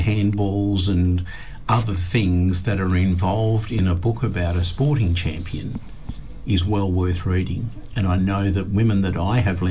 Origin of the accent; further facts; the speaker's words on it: Palmyra, Western Australia, Australia; I grew up in Palmyra